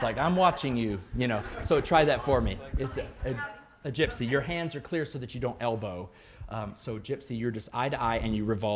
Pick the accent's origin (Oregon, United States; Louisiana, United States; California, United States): Louisiana, United States; we come from Louisiana, there's Mardi Gras balls, you know.